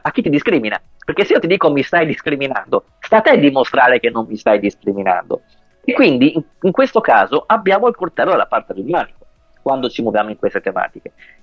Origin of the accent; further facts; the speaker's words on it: Venice, Veneto, Italy; essendo veneziano sono arrivato in gondola a questo punto